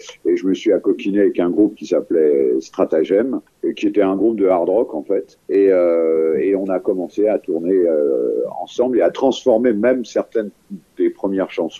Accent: Paris, Île-de-France, France; born or raised there

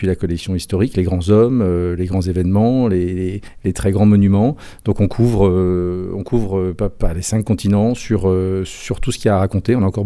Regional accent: Grand Est, France; On l'a fait avec l'Alsace, par exemple, puisqu'on est originaire d'Alsace

